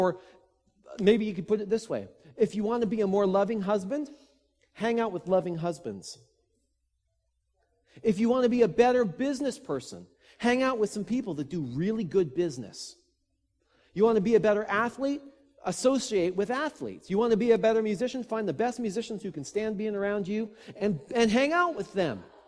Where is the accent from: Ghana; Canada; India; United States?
Canada; Nelson, British Columbia; I grew up in Nelson, British Columbia, and the main city would be on the right-hand side. You can't see it, but our house was on the left-hand side, on the north shore of Nelson.